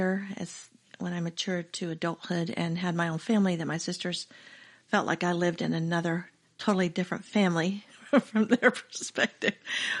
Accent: Jacksonville, Florida, United States; born there; Jacksonville.

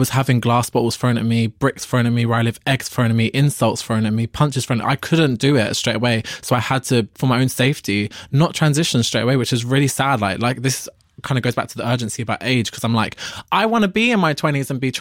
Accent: London, United Kingdom; And I'm from London. I'm even from like the worst place in the world to be trans.

